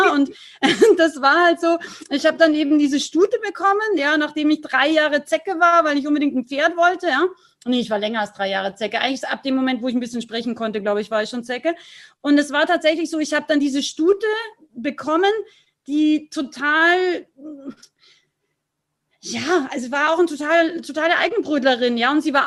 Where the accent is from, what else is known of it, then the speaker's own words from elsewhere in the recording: Austria; Aber wenn die was wollte, dann hat die da losgerührt, wie so ein Krampus bei uns in Österreich.